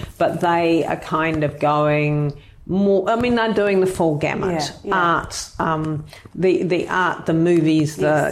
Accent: New Zealand; born there; also born or lived in Singapore; So I was born in New Zealand, but at that time we were living in Singapore. We lived there for just over 3 years, I think.

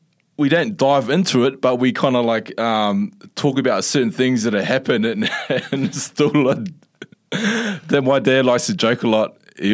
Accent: New Zealand; I was born and bred in New Zealand, a small country town's.

